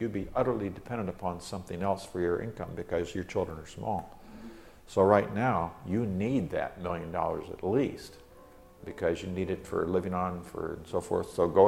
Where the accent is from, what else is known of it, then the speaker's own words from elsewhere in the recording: Nigeria; I grew up in Nigeria, and lizards were absolutely everywhere.